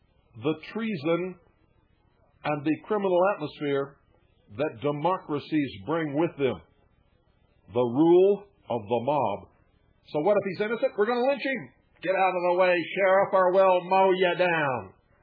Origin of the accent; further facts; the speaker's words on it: United States; I am an American patriot. I have served my country for most of my life.